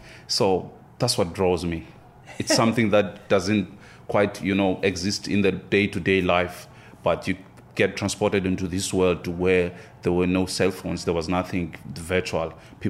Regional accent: South Africa; because I come from South Africa. I come from Africa, thousands of miles from where it all started.

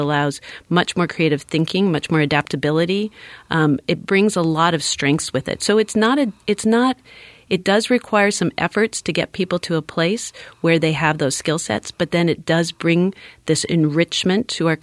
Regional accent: Canada; I grew up in Canada, where bilingualism is really promoted.

